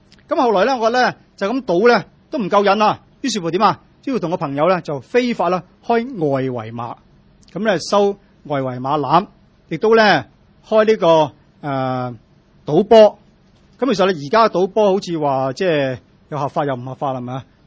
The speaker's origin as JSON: {"language": "Cantonese", "region": "Guangdong", "country": "China", "accent": "Cantonese", "said": "咁我哋广东话梗系讲得正确啊嘛。"}